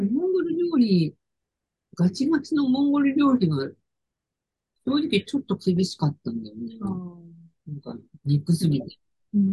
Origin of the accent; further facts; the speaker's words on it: Hokkaido, Japan; うちの実家ね、結構普通にラムマトン出たんですよ。地上の食卓に。やっぱそこはうちの親同民なんだなと思うんですけど。だからなんか子供の頃からラム普通に食べてたから